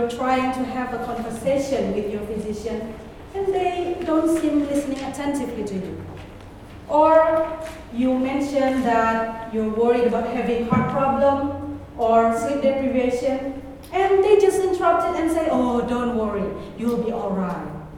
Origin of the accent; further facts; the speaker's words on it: Aceh, Indonesia; English is a second language; I came from Aceh, the disaster-affected area of Indonesia.